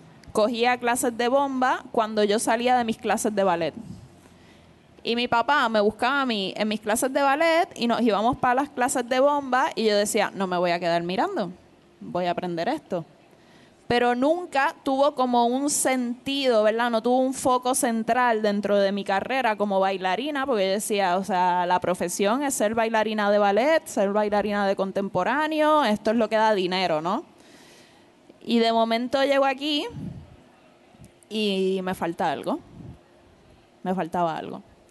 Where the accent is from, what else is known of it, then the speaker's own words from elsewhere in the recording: Puerto Rico; moved away; yo me vengo de Puerto Rico a cruzar el charco para llegar acá, para formarme como bailarina